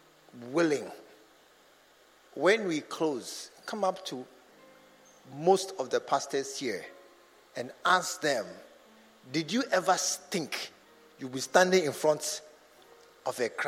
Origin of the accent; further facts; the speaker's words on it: Kumasi, Ashanti, Ghana; I grew up in Kumasi. I'm a Kumasi boy, and this is my life. My guys are all here. This is my area.